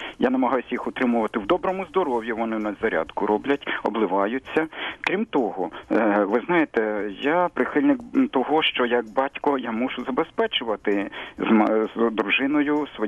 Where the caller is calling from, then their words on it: Kyiv, Ukraine; із Києва, батько трьох студентів.